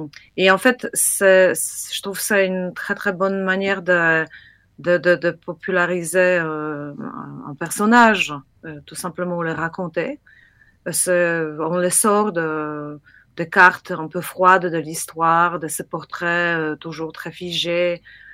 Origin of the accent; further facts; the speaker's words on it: Poland; French is a second language; now in France; moi-même, je suis polonaise